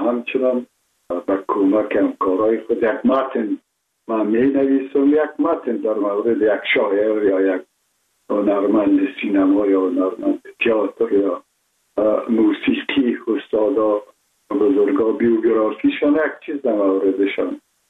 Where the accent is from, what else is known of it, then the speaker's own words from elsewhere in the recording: Kabul, Afghanistan; ما متولد شهر کابل هستم، اصلا تاجک و از شهر کولی کابل که از پدر از کابل هستم. مکتب عاشقان عارفان که در شهر کنه نزدیک خانه ما بود، ما درسای ابتدایی رو اونجا خواندیم،